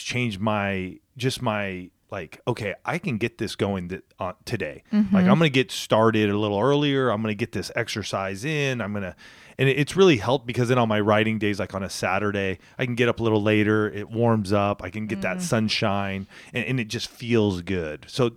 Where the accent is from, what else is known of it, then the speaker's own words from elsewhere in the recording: Palm Springs, California, United States; coming from Southern California, I grew up outside of Palm Springs area.